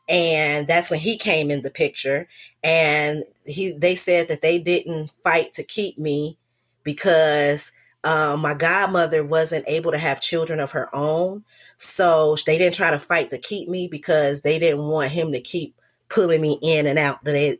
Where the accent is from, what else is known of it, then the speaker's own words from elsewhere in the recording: Chicago, Illinois, United States; I grew up mostly in Chicago, South Side for the most part. Summertime, I would go to North Carolina in the summers with the Elder family.